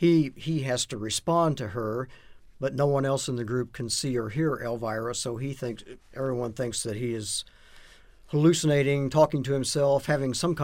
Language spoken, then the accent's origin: English; Sullivan, Illinois, United States; Actually, I grew up in Sullivan, where the Little Theater on the Square is located. So in my youth, I grew up acting and singing on the Little Theater stage and was in several productions down there.